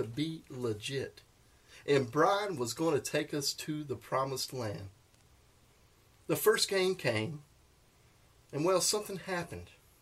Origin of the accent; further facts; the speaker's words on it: Kernersville, North Carolina, United States; something unusual was happening in Kernersville, North Carolina during the late summer of 1998. This was my hometown, and my senior year of high school at Glenn High School was about to begin.